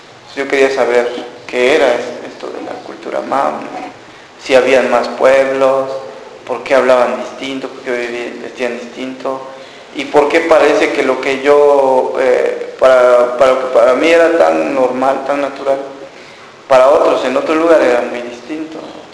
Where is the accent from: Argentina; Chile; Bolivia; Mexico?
Mexico; Unión Juárez, Chiapas; also born or lived in Tapachula; yo estudié un poco allá, lo que fue primaria, secundaria, bachillerato, allá en mi pueblo, en Unión Juárez. Después, por la necesidad de querer estudiar un poco más, me fui a Tapachula, a la ciudad.